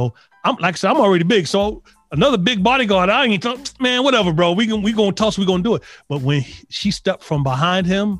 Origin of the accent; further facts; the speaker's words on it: New York, United States; Like I said, I'm a New Yorker.